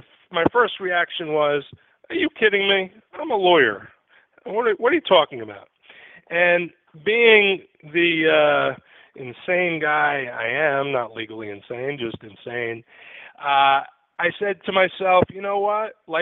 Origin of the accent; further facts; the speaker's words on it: Mamaroneck, New York, United States; my first professional comedy show on July 30th at Molly Spillane's in Mamaroneck, New York, my hometown